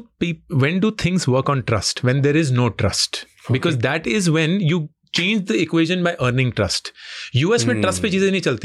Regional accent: Delhi, India; now in Mumbai, India; I have experience it क्योंकि मैं दिल्ली से हूँ.

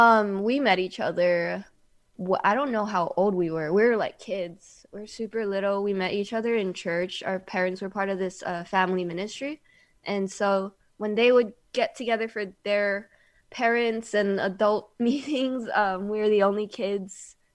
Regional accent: Honolulu, Hawaii, United States; We are from Honolulu, Hawaii.

